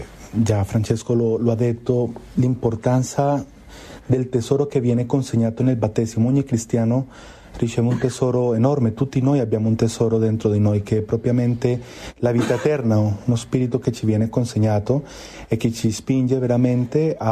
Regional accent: Colombia; io vengo dalla Colombia, lì abbiamo fiumi che da sponda a sponda sono un chilometro.

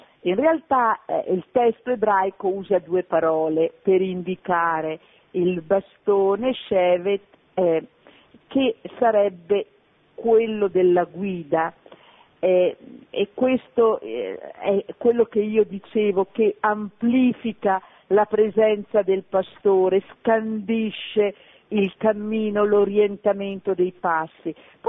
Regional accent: Trentino-Alto Adige, Italy; grazie di questo saluto dal Trentino, dal momento che sono una trentina anch'io

